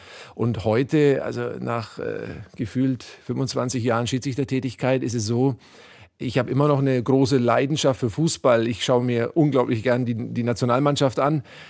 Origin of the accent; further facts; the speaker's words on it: Nuremberg, Bavaria, Germany; born there; ich bin ja in Nürnberg geboren, in der Haller-Wiesen-Klinik.